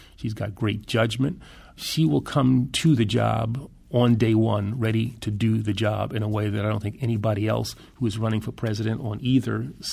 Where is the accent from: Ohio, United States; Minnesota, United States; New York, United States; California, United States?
New York, United States; New York City; I grew up in New York City